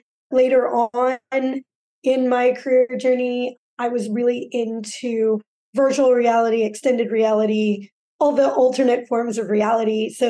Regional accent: Louisiana, United States; I grew up in South Louisiana.

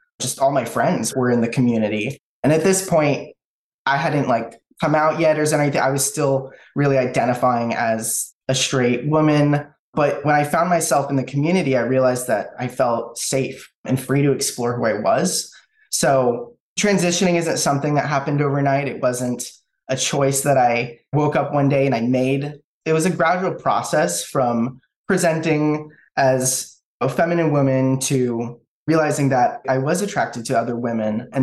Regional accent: California, United States; Yeah, so I grew up in Riverside County, California. It was a pretty rural equestrian area.

